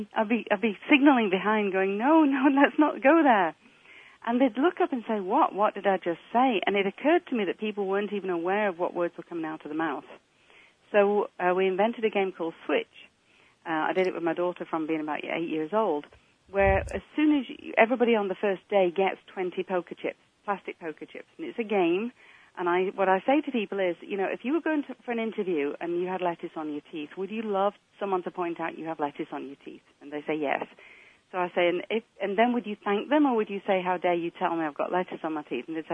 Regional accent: England, United Kingdom; accent: English; now in Canada; when I was brought up in England, you can hear I'm English

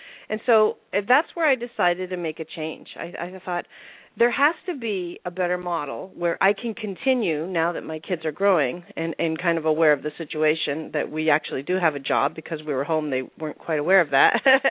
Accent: Canada; Well, as you said, I am Canadian

